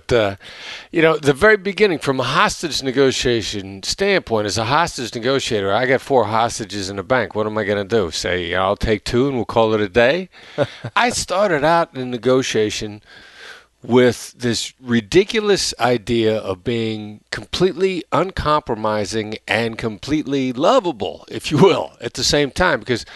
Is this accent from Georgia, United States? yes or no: no; Iowa, United States; I come from this Midwestern blue-collar background, small town in Iowa, where, and I know my accent doesn't sound like a small town in Iowa